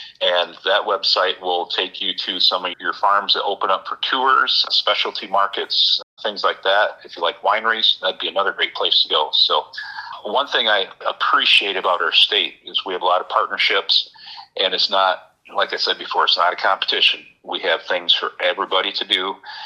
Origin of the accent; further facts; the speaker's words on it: Hudsonville, Michigan, United States; I was born in Hudsonville, Michigan, so many memories at the Hudsonville Fairgrounds. We actually lived about a mile from the fairgrounds.